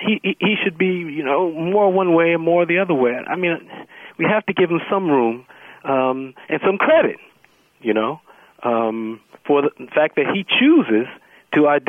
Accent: United States; I mean, as a patriot, as an American, I have that responsibility.

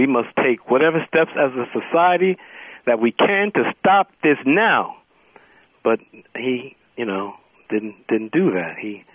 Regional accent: United States; I mean, as a patriot, as an American, I have that responsibility.

